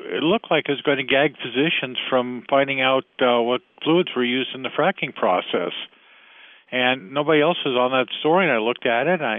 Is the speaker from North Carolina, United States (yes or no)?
no; California, United States; now in Pennsylvania, United States; When I think of timbering, you know, I'm a Californian.